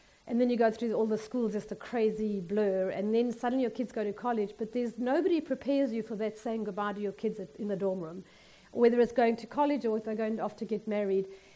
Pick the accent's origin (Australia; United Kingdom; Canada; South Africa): South Africa; moved away as an adult; now in United States; I was raised in South Africa, but I've been here almost 24 years. So my parenting has mostly happened here. So even though the accent is not that southern, I am fully American.